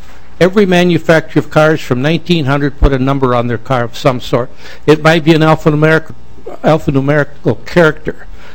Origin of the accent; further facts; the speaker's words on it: Crystal, Minnesota, United States; I'm from Crystal, Minnesota.